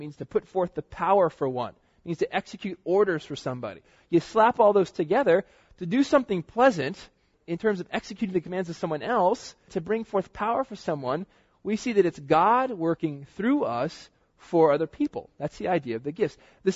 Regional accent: Florida, United States; I went to a black church in Florida, my hometown, and I saw all the gifts totally alive and well.

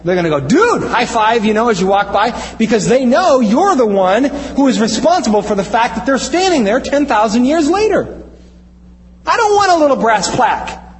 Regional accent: Iowa, United States; I'm from Iowa, so I know.

